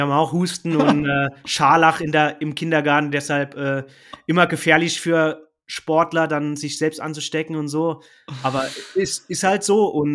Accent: Saarland, Germany; ein Ultrarennen in meiner Heimat im Saarland

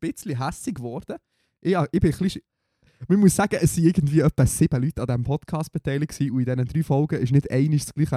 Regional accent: Bern, Switzerland; Und das war in Bern, in meiner Heimatstadt.

